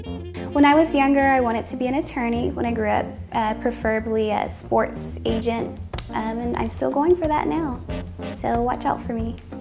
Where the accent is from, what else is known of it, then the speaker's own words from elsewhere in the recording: Sugar Land, Texas, United States; I'm from Sugarland, Texas, and I'm 23 years old.